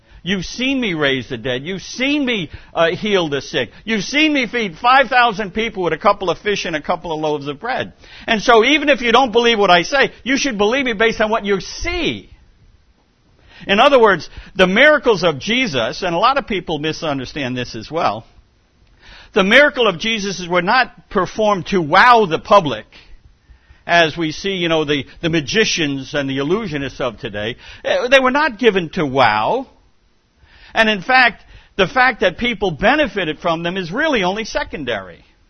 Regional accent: New York, United States; Now, some of that comes from being a New Yorker.

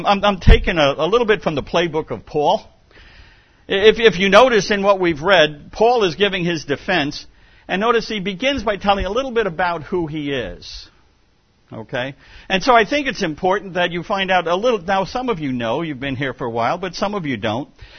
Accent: New York, United States; Now, some of that comes from being a New Yorker.

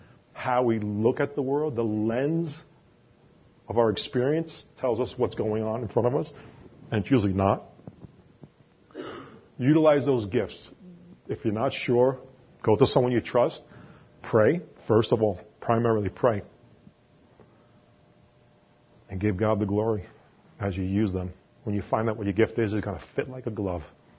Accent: New York, United States; Mike, be patient, you know, because I'm from New York, and we want it right now.

